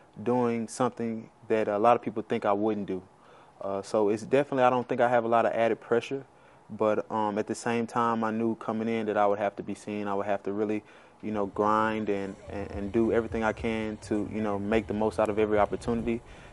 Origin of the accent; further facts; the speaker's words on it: Louisiana, United States; I'm back in my home state. That's when it hit me, like, man, I'm back in Louisiana playing